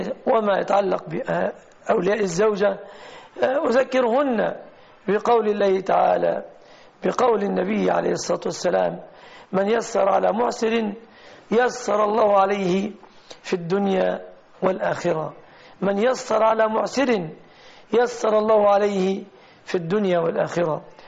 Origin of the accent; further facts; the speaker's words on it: Egypt; في بلادنا مصر الصداق يتمثل في الشبكة